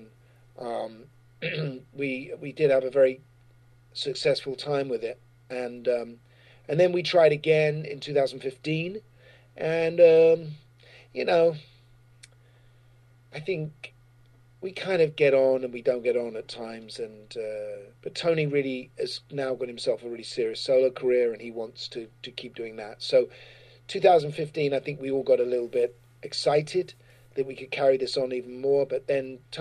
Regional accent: England, United Kingdom; because being English, coming out of the music business, but also acting

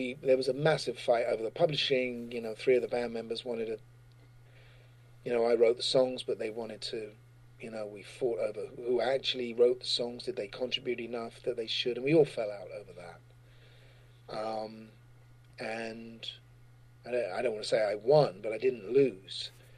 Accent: England, United Kingdom; because being English, coming out of the music business, but also acting

